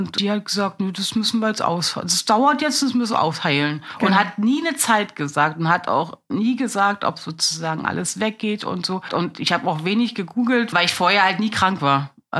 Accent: Berlin, Germany; ich wohne also schon immer in Berlin, bin gebürtige Berlinerin

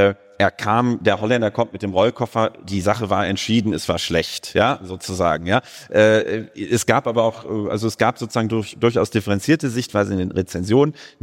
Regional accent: Hagen, North Rhine-Westphalia, Germany; Ich komme eben aus Hagen, ich komme aus einer Welt, wo sich für klassische Musik interessieren Widerstand und bedeutete.

